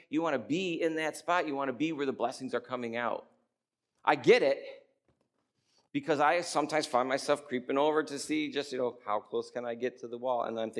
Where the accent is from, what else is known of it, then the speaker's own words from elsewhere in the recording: New York, United States; Where I grew up in Western New York, upstate New York is a completely different place